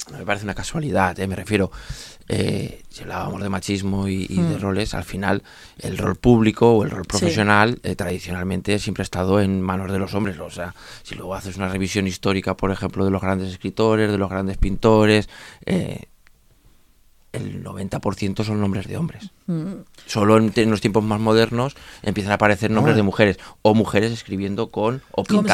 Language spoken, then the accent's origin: Catalan; Lleida, Catalonia, Spain; Claro, som de Lleida